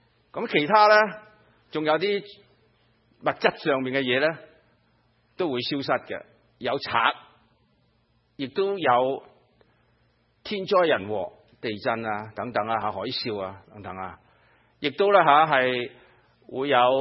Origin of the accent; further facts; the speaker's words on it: China; 我係中国人。